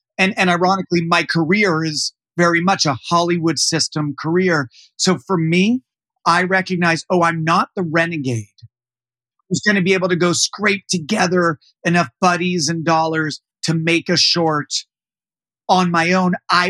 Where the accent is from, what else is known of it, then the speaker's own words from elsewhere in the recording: Canada; I grew up in Canada.